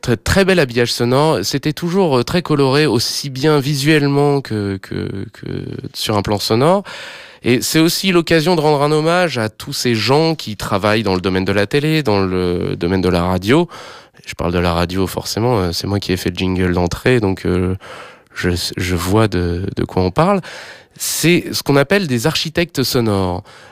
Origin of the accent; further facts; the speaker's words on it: France; Alors, moi, je suis français